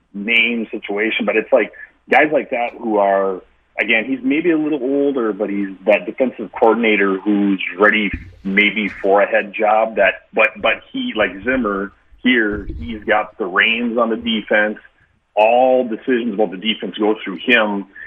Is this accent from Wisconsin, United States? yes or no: yes; Ashland, Wisconsin, United States; now in Minneapolis, United States; I'm originally from Ashland, Wisconsin, but I've lived in the Twin Cities 20 plus years